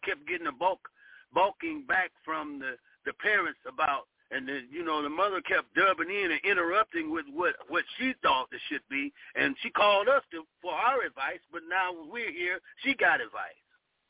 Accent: Cleveland, Ohio, United States; I come from a background of working with the youth from my home state and my home city, Cleveland, Ohio, and I worked with three agencies.

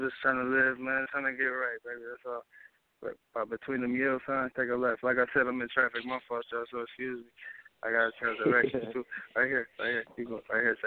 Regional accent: Saint Paul, Minnesota, United States; I'm from St. Paul, Minnesota, man.

